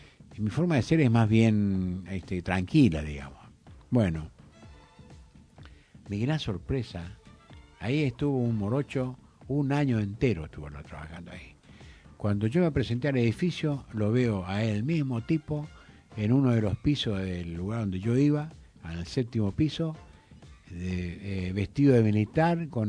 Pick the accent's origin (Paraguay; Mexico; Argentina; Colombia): Paraguay; also born or lived in Chile; yo soy paraguayo. O sea que yo era de un país donde había una dictadura